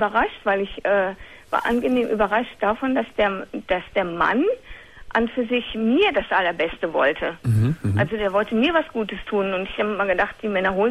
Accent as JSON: {"language": "German", "region": "North Rhine-Westphalia", "country": "Germany", "said": "ich komme aus dem Ruhrgebiet."}